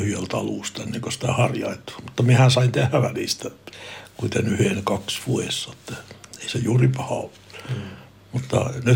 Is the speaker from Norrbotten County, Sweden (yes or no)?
yes; Norrbotten County, Sweden; first language Meänkieli; Finnish is a second language; vaikka mä olen Tornionlaaksosta ja puhun meidän kieltä